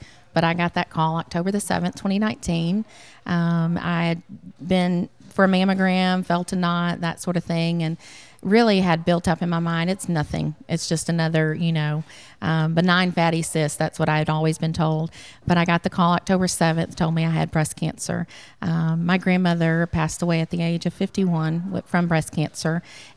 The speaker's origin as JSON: {"language": "English", "town": "Memphis", "region": "Tennessee", "country": "United States", "tie": "born there", "lives_now": "Athens, United States", "said": "No, I was born in Memphis, Tennessee. We've been in the North Alabama area for almost 18 years. But we moved to Athens 9 years ago in August."}